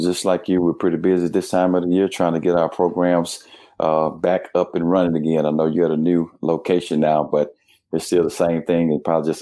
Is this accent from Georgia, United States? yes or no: no; Grambling, Louisiana, United States; So I grew up in Grambling, Louisiana. I'm not sure if many people know much about Grambling or where it is. Grambling State University was about a mile away from my house, walking distance.